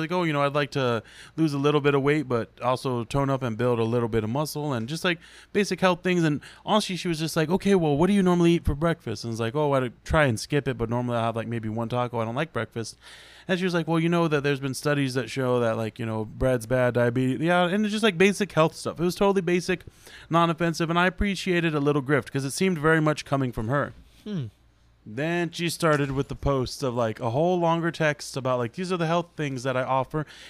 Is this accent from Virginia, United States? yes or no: no; Texas, United States; And I was like, no, I'm from Texas.